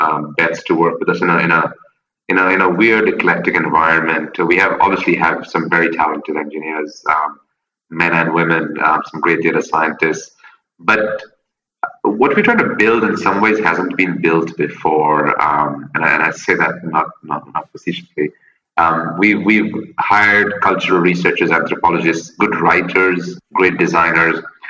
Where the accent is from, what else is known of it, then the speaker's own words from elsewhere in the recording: India; also born or lived in United States / Europe / Asia; I was born and raised in India. I went to the U.S. to go to school, and you know, spent time in Europe and now Asia, and back and forth.